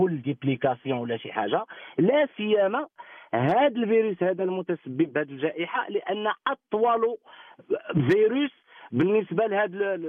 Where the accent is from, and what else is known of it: Morocco